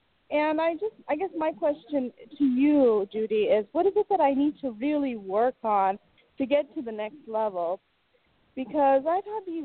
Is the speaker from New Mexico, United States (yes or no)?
no; Irvine, California, United States; I'm from Irvine, California.